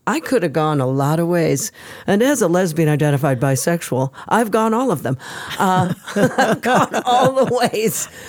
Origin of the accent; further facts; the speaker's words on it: Michigan, United States; Metro Detroit. I'm not from Detroit proper. I'm not a proper Detroiter. I'm downriver. I'm a downriver rat.